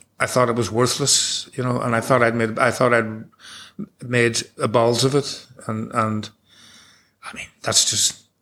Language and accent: English; Ireland; moved away as an adult; now in London, United Kingdom; And I felt that a lot just living as an Irish man in London, 69, 70, 71.